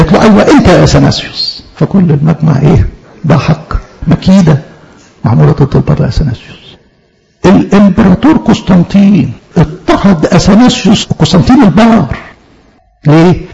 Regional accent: Upper Egypt, Egypt; دي مش بس عادة عندنا في الصعيد

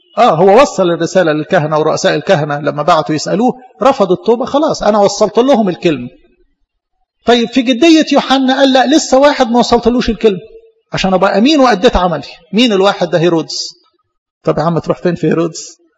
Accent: Egypt; بصراحة يعني بتنقصنا كمصريين أو كشرقيين للأسف عموما.

